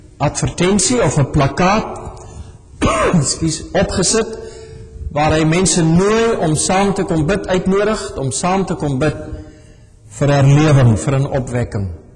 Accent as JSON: {"language": "Afrikaans", "region": "Northern Cape", "country": "South Africa", "tie": "born or raised there", "said": "toe ek 17 jaar oud was, ons het op 'n klein dorpie gebly, in wat ons noem die Noordwes-Kaap, die noordweste van Kaapland, naby die Kalahari."}